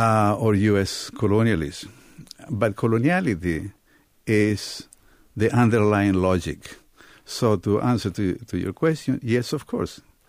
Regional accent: Argentina; I was born and educated in Argentina, and Argentina, you know, was part of Tahuantinsuyo

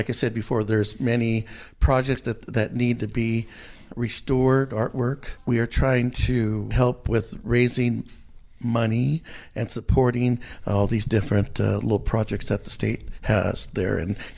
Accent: Gonzales, California, United States; I grew up in Gonzales, California, which is in the Salinas Valley, and it's an ag community.

